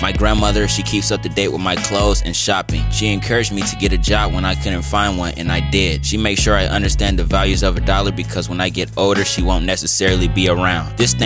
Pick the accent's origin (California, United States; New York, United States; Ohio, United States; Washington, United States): Ohio, United States; Dayton; born there; I was born in Dayton, Ohio, July 21st, 1996.